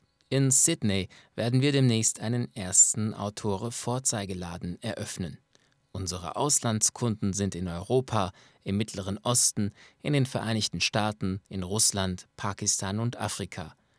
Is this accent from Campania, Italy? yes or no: yes; Naples, Campania, Italy; moved away as an adult; now in Australia; Ich stamme aus Neapel und bin vor 30 Jahren mit meiner Familie nach Australien ausgewandert.